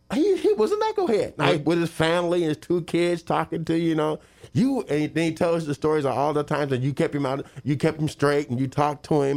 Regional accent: Terre Haute, Indiana, United States; When I was my hometown, Terrell, Indiana, so we had the ISU campus.

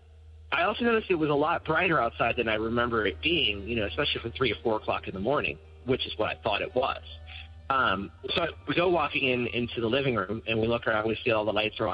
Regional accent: Wall, Pennsylvania, United States; So I grew up in outside of Pittsburgh in a very small town called Wall. And you can find it if you search for Wall, PA. It's right next to another town called Wilmerding

